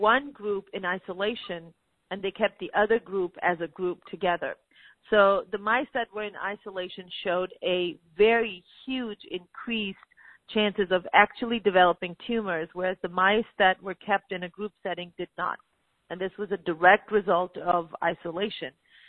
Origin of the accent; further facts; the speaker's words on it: Pakistan; now in United States; I am from Pakistan. I keep going back many times a year, as many times as I can afford to.